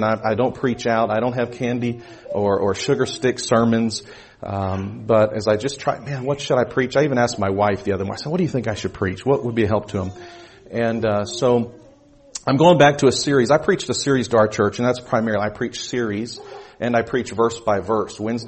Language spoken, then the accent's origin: English; Austin, Texas, United States; I grew up in Austin, Texas.